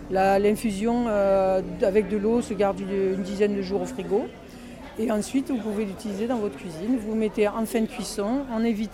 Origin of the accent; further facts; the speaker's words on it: Provence-Alpes-Côte d'Azur, France; puisque je suis originaire du Var